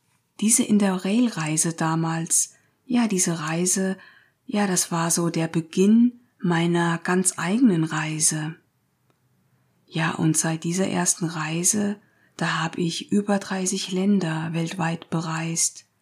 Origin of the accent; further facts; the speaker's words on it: Marburg, Hesse, Germany; denn ich komme aus Marburg an der Lahn. Hier bin ich auch geboren.